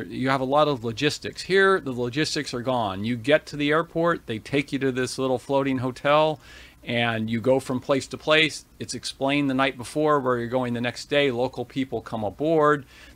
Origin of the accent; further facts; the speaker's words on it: California, United States; Big kids like me can too, because I grew up surfing here in Orange County.